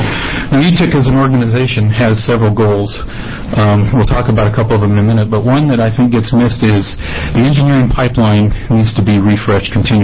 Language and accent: English; Medford, Oregon, United States; I'm an Oregonian from day one. I was born in Medford, graduated from Medford High School